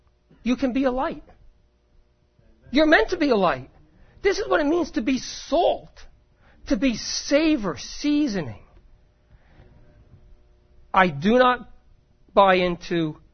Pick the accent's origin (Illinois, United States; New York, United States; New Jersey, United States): New Jersey, United States; Okay, we're from North Jersey, and we're basically the same as Long Island.